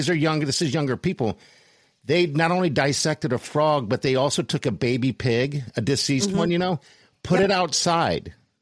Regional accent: Germany; It's weird because when I grew up in Germany

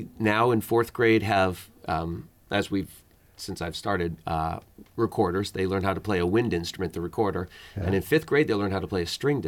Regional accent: Mystic, Connecticut, United States; also born or lived in Hollywood / Boston; I grew up in Mystic, Connecticut, and then have lived all over, including Hollywood, California, and Boston.

